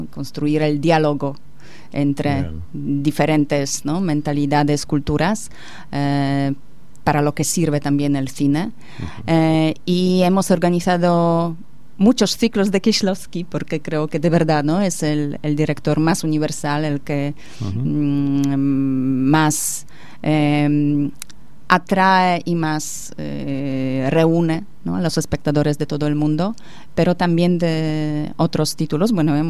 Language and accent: Spanish; Poland; Porque yo soy polaca y es mi cultura